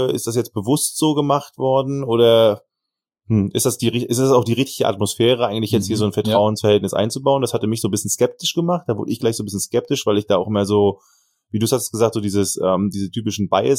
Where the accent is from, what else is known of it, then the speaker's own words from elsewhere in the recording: Schleswig-Holstein, Germany; ich Kiel, Hamburg, ich komme ja sogar aus der Ecke.